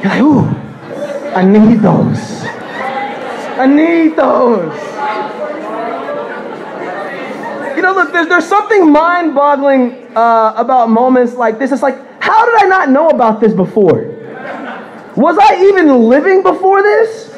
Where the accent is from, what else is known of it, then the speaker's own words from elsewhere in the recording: Roosevelt, New York, United States; also born or lived in Hackettstown, New Jersey; My origin story starts in New York. I was born on Long Island, I was born in Roosevelt. I'm a Knicks fan, I'm a Mets fan